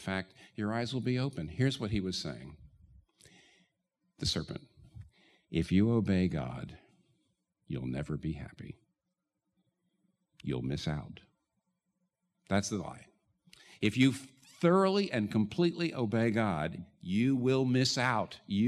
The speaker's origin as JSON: {"language": "English", "region": "New York", "country": "United States", "said": "I'm a New Yorker."}